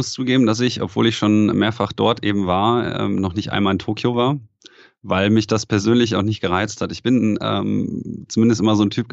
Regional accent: North Rhine-Westphalia, Germany; gerade wenn man im Ruhrpott aufwächst, teilweise nicht ganz so einfaches Pflaster, wo ich aufgewachsen bin, mit Kriminalität und dergleichen.

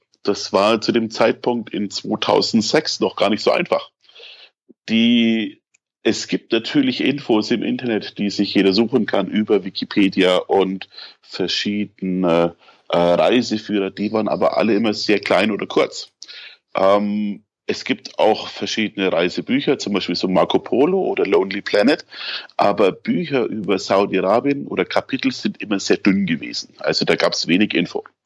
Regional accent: Nuremberg, Bavaria, Germany; ich komme gebürtig aus Nürnberg und bin seit meinem 17. Lebensjahr eigentlich auf Achse in der Hotellerie und Gastronomie

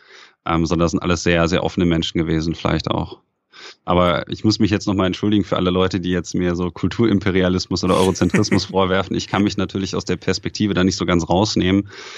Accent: North Rhine-Westphalia, Germany; gerade wenn man im Ruhrpott aufwächst, teilweise nicht ganz so einfaches Pflaster, wo ich aufgewachsen bin, mit Kriminalität und dergleichen.

